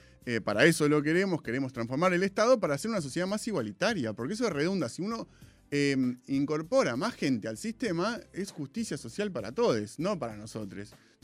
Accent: Argentina; ir a Brasil y que no me crean cuando decía, no, soy argentino, no me cree.

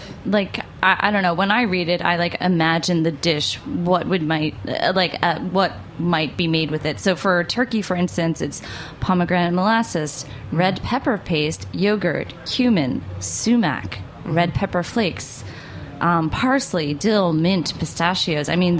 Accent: United States; you know, as an American, I haven't seen enough celebration and talk about these dishes.

